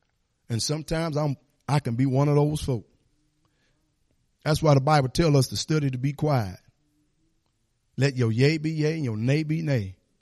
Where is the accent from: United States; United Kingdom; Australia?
United States; St. Louis, Missouri; Where I came up, Pastor, all the time about you came from Detroit to slums. I came from West Side to slums. You know, I wasn't in Detroit, I was in St. Louis.